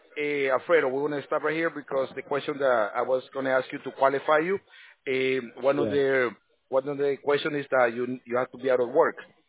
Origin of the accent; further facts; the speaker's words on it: New York, United States; No, I grew up in New York. I'm from the East Coast, you know? From the city.